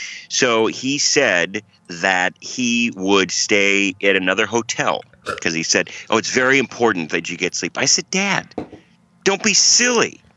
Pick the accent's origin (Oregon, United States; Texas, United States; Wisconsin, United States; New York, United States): Wisconsin, United States; now in Arkansas, United States; But Milwaukee, Wisconsin, obviously we're both from Wisconsin.